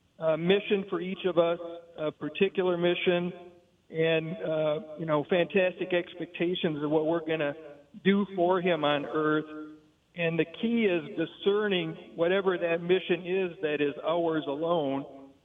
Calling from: Flint, Michigan, United States; Father, I'm calling from Flint, Michigan.

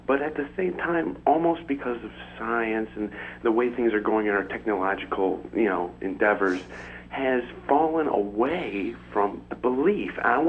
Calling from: Bristol, Rhode Island, United States; I'm from Rhode Island, Bristol.

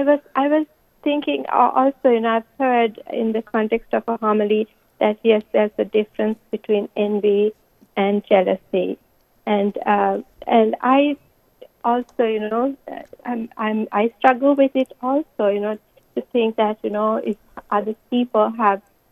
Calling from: Massachusetts, United States; I'm from Massachusetts.

